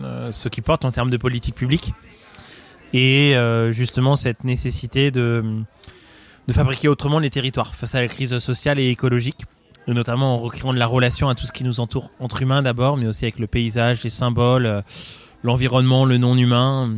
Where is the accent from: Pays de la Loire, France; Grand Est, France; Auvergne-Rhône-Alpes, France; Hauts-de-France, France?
Pays de la Loire, France; je viens des Pays de la Loire, du département voisin, la Sarthe.